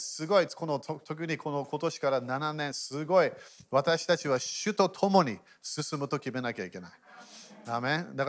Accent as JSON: {"language": "Japanese", "country": "United Kingdom", "second_language": "Japanese", "said": "だから私イギリス人、半分ドイツ人入れるわけ。"}